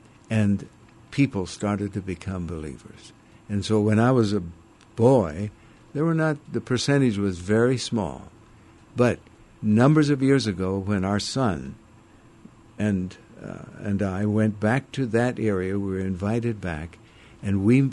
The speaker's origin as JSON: {"language": "English", "region": "Northeast India", "country": "India", "tie": "born or raised there", "said": "where I was raised in India. In Northeast India, that is a totally different part of the country than the rest of India."}